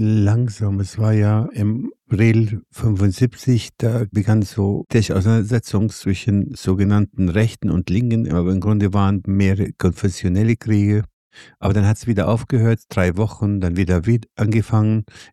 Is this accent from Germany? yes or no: no; Beirut, Beirut Governorate, Lebanon; German is a second language; moved away as an adult; ich bin in Beirut aufgewachsen, in einer Familie, die sehr kosmopolitisch, sehr offen ist. Es war formal muslimisch